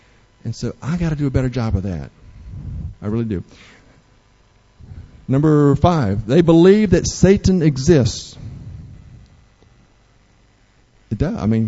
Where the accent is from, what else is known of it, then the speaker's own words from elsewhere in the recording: United States; born there; so I was born and live in America, so I'm Christian.